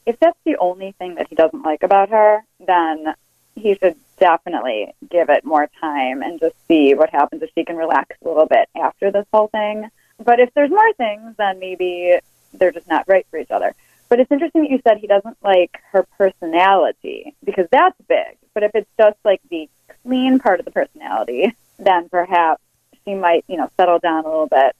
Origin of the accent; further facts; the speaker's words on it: Chicago, Illinois, United States; So I'm actually originally from Chicago. Go WGN, go Chicago.